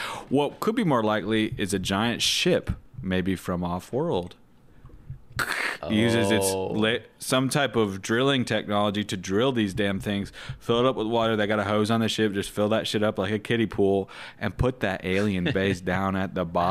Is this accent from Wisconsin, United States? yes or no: no; Seattle, Washington, United States; I think growing up in Seattle, I never heard the word Chicago until I was about 17.